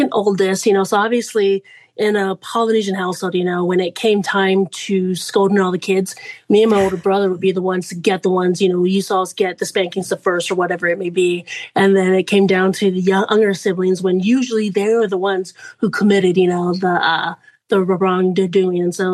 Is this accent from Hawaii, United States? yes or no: yes; Hawaii, United States; moved away as an adult; even growing up in Hawaii, you know, it's so expensive out there.